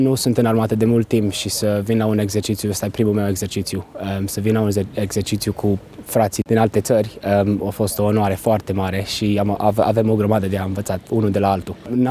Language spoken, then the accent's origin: Romanian; Romania; Au crezut că poate sunt englez și nu mai știu un pic de românește, dar când le-am spus că sunt români